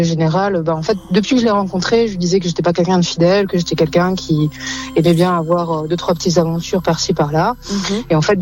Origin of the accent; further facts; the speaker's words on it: Strasbourg, Grand Est, France; Alors, je suis de Strasbourg.